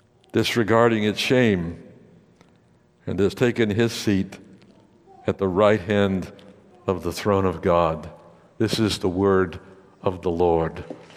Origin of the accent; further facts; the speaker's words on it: Amarillo, Texas, United States; I was baptized in the Presbyterian Church in my hometown of Amarillo, Texas, when I was about 10 years old.